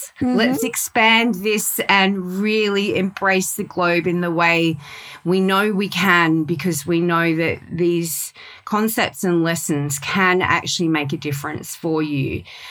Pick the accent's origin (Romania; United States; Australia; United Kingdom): Australia; Hello, everybody, and welcome to another episode of Bald and Blonde Mindset Evolution.